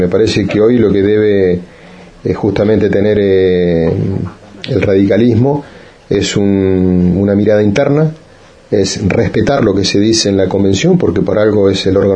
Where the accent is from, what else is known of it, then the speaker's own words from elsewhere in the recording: Santa Cruz, Argentina; somos todos argentinos y que somos santacruceños